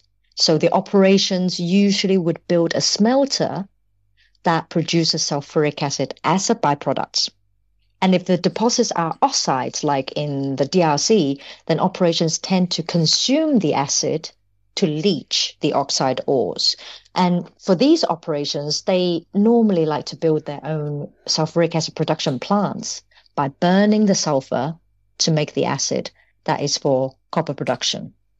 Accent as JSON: {"language": "English", "country": "Hong Kong", "moved": "as an adult", "lives_now": "United Kingdom", "said": "when I moved from Hong Kong to the UK in 2008, I just randomly joined a publishing company."}